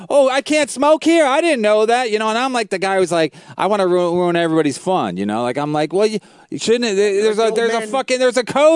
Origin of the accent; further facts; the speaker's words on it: New York, United States; As a New Yorker who works at night, you become open minded